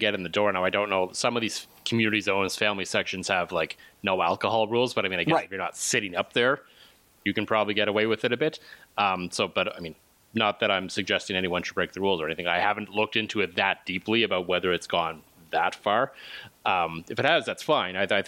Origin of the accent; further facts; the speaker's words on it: Ottawa, Ontario, Canada; No, like, when I grew up in Ottawa